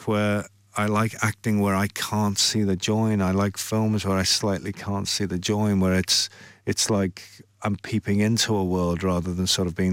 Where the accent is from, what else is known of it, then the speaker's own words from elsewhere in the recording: Liverpool, North West England, United Kingdom; it's very much about growing up in Liverpool at that time.